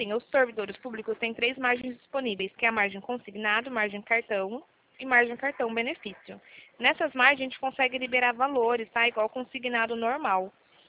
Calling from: São Paulo, Brazil; Fala aqui do estado de São Paulo.

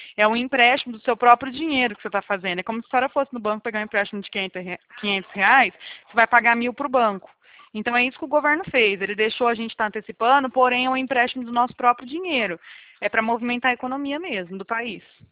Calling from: Bebedouro, São Paulo, Brazil; Eu falo de Bebedouro, interior de São Paulo

